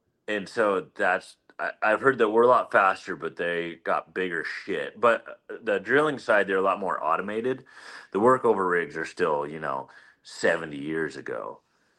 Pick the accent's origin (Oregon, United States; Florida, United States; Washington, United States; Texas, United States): Oregon, United States; moved away; I grew up in Eastern Oregon, live in Northern Idaho.